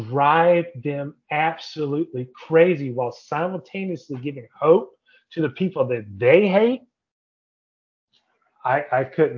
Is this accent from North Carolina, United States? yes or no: yes; North Carolina, United States; I'm from North Carolina. I graduated from a very strict, hateful, all-white Christian school.